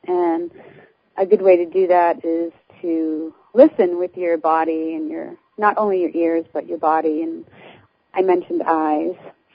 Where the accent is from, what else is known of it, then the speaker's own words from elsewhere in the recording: Massachusetts, United States; accent: Boston; that was my Boston accent.